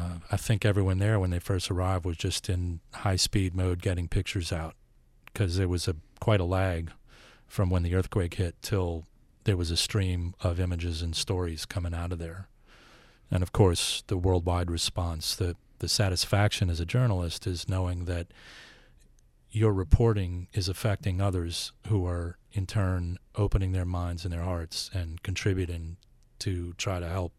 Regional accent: United States; how privileged I am as an American

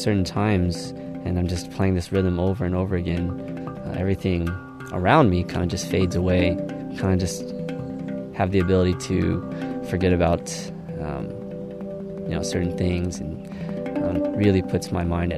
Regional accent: El Sobrante, California, United States; I'm from El Sobrante, California.

